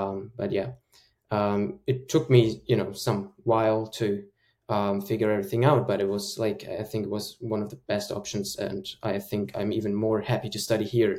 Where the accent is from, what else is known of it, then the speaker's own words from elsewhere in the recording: Germany; I'm originally from Germany, so and I applied there